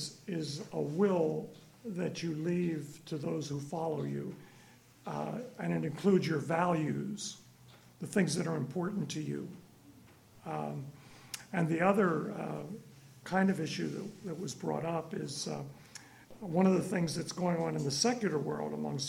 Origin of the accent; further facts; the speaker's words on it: Philadelphia, Pennsylvania, United States; I grew up in Philadelphia.